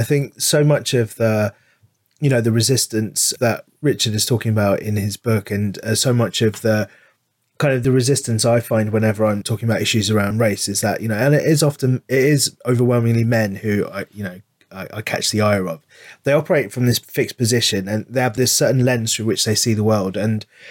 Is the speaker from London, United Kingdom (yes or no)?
yes; London, United Kingdom; I grew up in London, you know, but there's an age difference as well. Sorry to bring it up, but I am 60